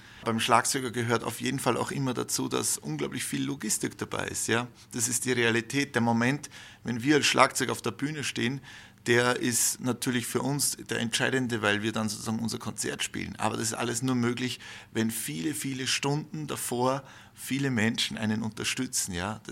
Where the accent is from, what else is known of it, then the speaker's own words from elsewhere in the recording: Salzburg, Austria; ich bin ein Kind vom Lande. Ich habe immer am Land gelebt. Ich liebe das Land. Ich bin so ein richtiger Bub vom Lande, wie man bei uns in Salzburg sagt.